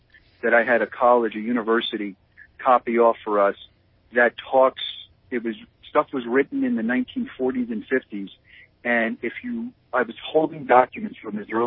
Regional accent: East Coast, United States; Because growing up on the East Coast, the only people that had guns were cops and bad guys.

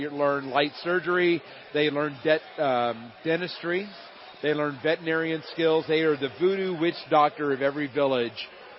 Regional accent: Florida, United States; I grew up in Central Florida. My grandfather was one of the first cowboys in Florida

